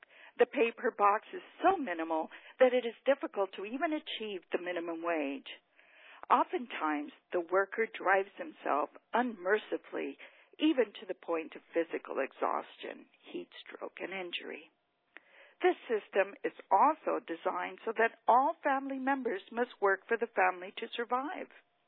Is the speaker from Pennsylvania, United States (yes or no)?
no; Porterville, California, United States; also born or lived in Mission, Texas; I grew up in Porterville, California, in the 1960s. I was a farm worker. We arrived in Porterville from Mission, Texas on March 5, 1961.